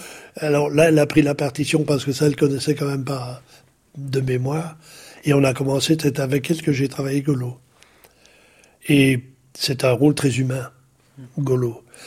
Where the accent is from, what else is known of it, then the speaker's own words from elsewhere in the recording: Brussels, Brussels-Capital Region, Belgium; born there; Je suis né à Bruxelles au mois d'août 1940.